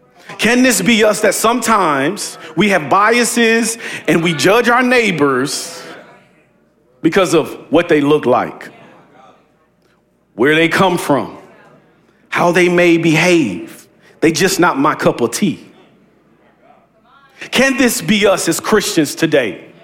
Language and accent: English; the South, United States; Maybe grandma and them, you know, I'm from the South.